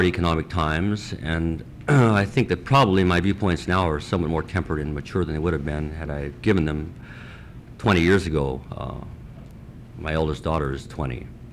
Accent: Chistochina, Alaska, United States; from Chistochina, a Caribou Clan Athabascan Indian.

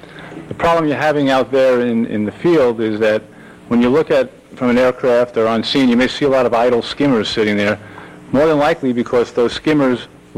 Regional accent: Canada; In fact, I come from Canada

